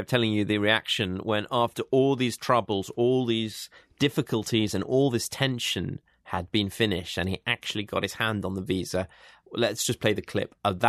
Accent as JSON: {"language": "English", "region": "England", "country": "United Kingdom", "said": "me as an Englishman"}